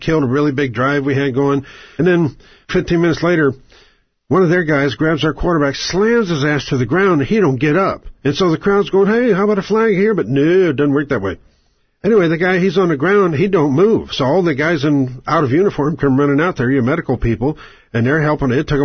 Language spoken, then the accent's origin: English; Oklahoma, United States; We're from Oklahoma. Oklahoma's oil.